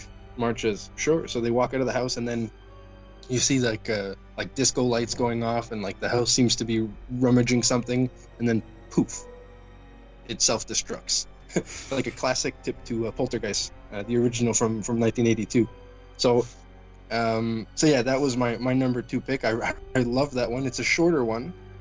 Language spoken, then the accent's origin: English; Canada; I'm Canadian, I'm a Canuck, so I don't have a choice but to pick that one